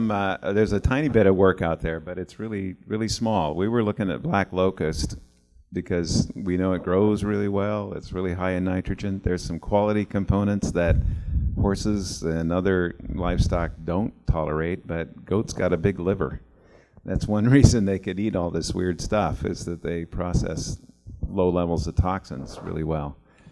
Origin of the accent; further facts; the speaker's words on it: West Coast, United States; I grew up on the West Coast. What do I know?